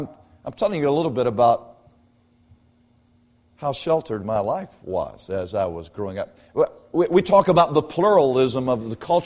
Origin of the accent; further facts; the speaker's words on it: Dothan, Alabama, United States; I grew up in South Alabama, in Dothan, Alabama.